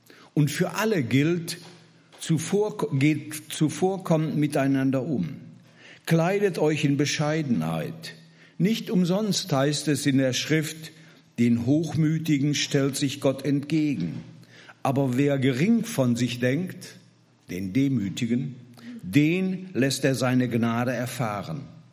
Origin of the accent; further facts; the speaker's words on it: Gelsenkirchen, North Rhine-Westphalia, Germany; Ich komme aus Gelsenkirchen-Buer, bin 71 Jahre alt, verheiratet, 3 Kinder, 5 Enkelkinder.